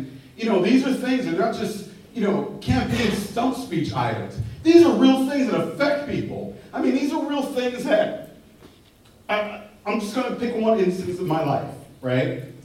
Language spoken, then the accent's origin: English; New York City, New York, United States; I grew up in Harlem. I grew up in Harlem in the 70s, early 80s.